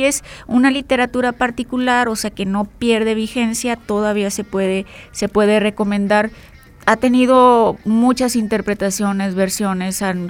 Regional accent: Colima, Mexico; Soy de Colima. No, te estoy hablando de los 80

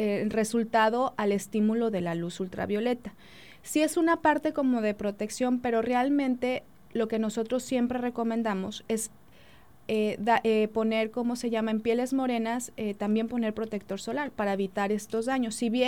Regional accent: Mexico; Porque somos, bueno, mexicanos

